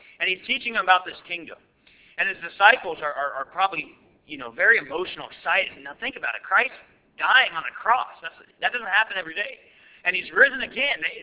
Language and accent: English; Virginia, United States; You know, we're from Virginia. It gets cold, but man, that was cold.